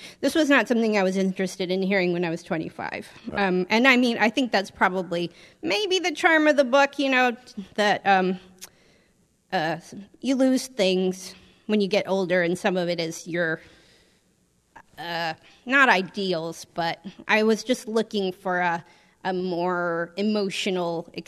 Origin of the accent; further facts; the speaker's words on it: Montana, United States; I was in my hometown in Montana, and there was a big snowstorm, and I went cross-country skiing through the streets.